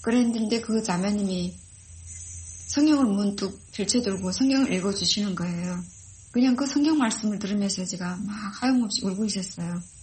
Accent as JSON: {"language": "Korean", "country": "North Korea", "said": "내가 북한에서 온 사람이어서"}